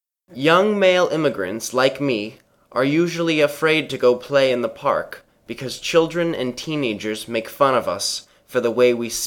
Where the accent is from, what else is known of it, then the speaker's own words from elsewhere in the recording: Haiti; When I was growing up in Haiti, I didn't really face a lot of pressure or stress.